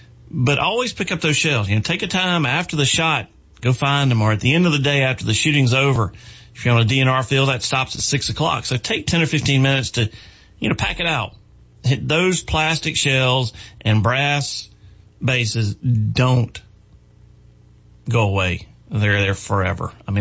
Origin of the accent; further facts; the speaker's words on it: South Carolina, United States; anyone growing up in South Carolina in the 60s, 70s, 80s, 90s, kind of the beginning of the year was opening day of dove season